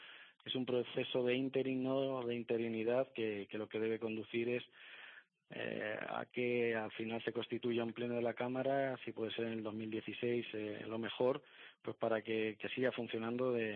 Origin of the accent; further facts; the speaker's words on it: Albacete, Castilla-La Mancha, Spain; Todos los que somos de Albacete